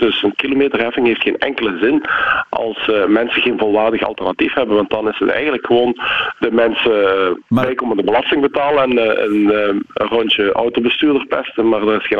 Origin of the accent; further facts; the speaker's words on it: Limburg, Belgium; U zal het waarschijnlijk al aan mijn stem gehoord hebben dat ik uit Limburg kom.